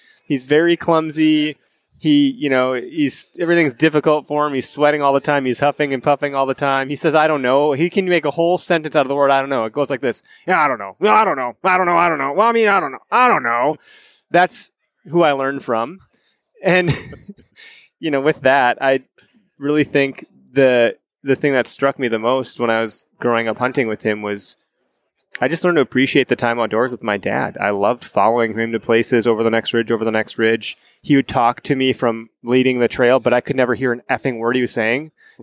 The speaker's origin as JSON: {"language": "English", "region": "Wisconsin", "country": "United States", "tie": "born or raised there", "said": "Yeah. The Nicolet National Forest in Wisconsin. So northern Wisconsin."}